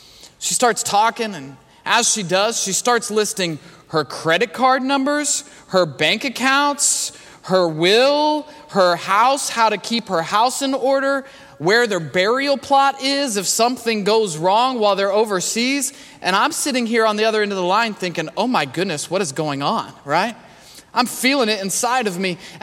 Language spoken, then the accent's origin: English; Kansas City, Missouri, United States; I grew up in Kansas City, and that's where most of my family lives.